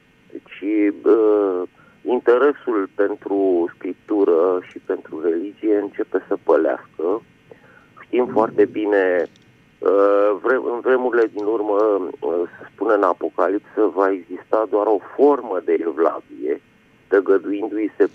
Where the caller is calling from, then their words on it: Bucharest, Romania; din București.